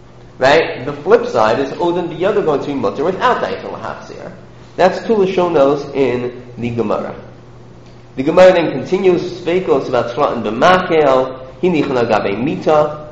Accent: Lawrence, New York, United States; Where I grew up in Lawrence, there is a place called Rock Hall down the block.

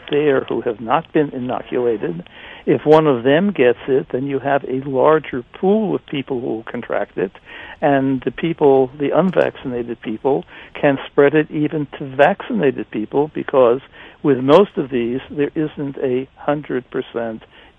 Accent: United States; I'm an American.

